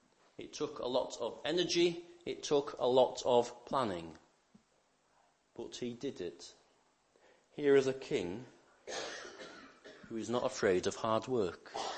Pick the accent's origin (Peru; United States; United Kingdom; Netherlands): United Kingdom; Lancaster, North West England; I was brought up in Lancaster